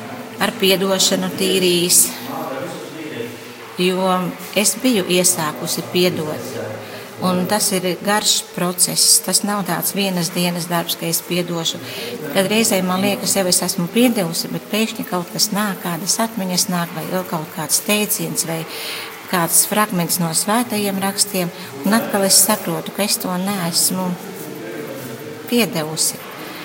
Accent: Latgale, Latvia; Par cik es pati nāku no Latgales.

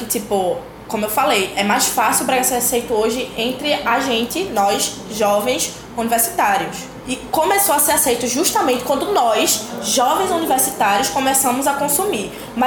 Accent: Moreno, Pernambuco, Brazil; Sou morenense

